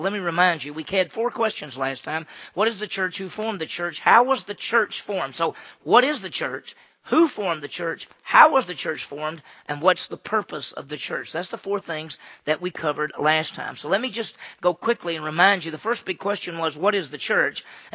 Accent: Meridian, Mississippi, United States; Well, I did not grow up in a rural area. I grew up in Meridian, Mississippi, which is about 45,000, so I'm a city person.

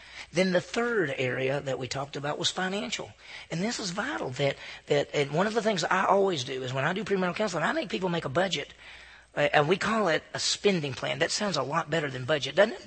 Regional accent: Meridian, Mississippi, United States; I knew one person whose mother and daddy were divorced in my hometown. And Meridian, Mississippi is 40,000 people. It's not a little town. At least for Mississippi, it's not a little town.

